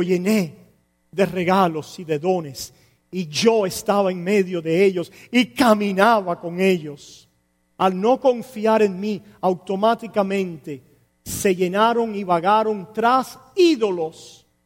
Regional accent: Cuba; O como decíamos allá en mi pueblo, en Menga. ¿No habían oído eso? Eso es por allá, por el barrio donde yo crecí, allá en Cuba.

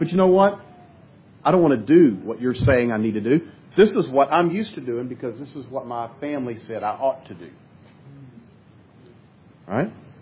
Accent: Scotland, United Kingdom; I'm Scottish.

